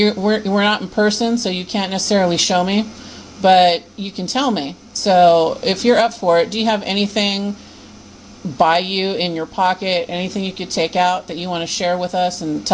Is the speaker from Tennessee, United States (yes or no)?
no; California, United States; Well, I'm from California, too.